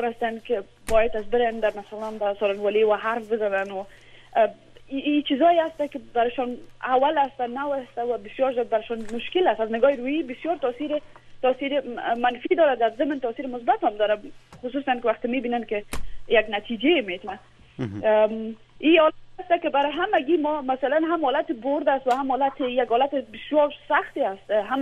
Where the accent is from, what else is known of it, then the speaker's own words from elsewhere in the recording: Afghanistan; moved away; ما داخل خود افغانستان نیستم، تقریبا 5-6 سال شده از افغانستان بر آمدیم.